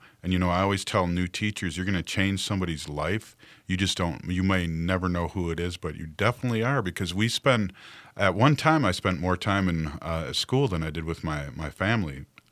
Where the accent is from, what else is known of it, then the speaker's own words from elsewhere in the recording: St. Paul, Minnesota, United States; That's dark money because I'm from St. Paul.